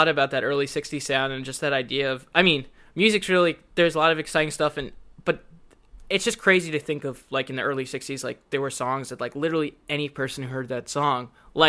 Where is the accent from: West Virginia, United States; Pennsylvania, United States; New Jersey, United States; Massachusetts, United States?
Pennsylvania, United States; Philadelphia; born there; I was born in Philadelphia. I lived there for a very short time.